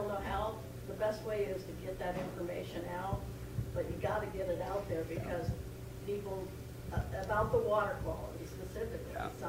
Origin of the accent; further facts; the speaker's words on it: Dayton, Ohio, United States; Yeah, the one thing I noticed the most is just being with, I'm from Dayton, and I get friends that say, I tell them I'm going up to Grand Lake, I have a house here